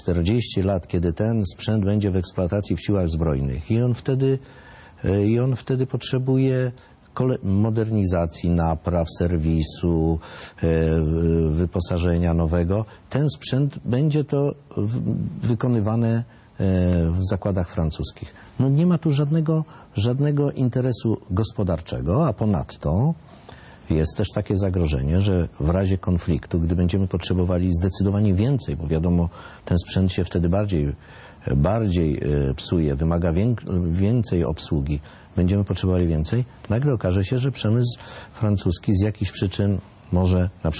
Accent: Stargard, West Pomeranian Voivodeship, Poland; bo to jest mój region, to ja jestem ze Stargardu

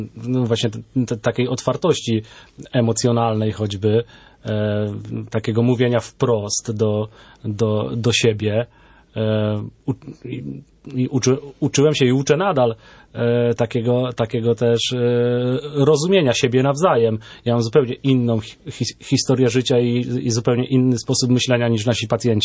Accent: Chęciny, Świętokrzyskie Voivodeship, Poland; sam pochodzę z Chęcin. Wychowałem się w tym miasteczku, także z sentymentem jakby pracuję w tym miejscu, patrząc właśnie codziennie na zamek

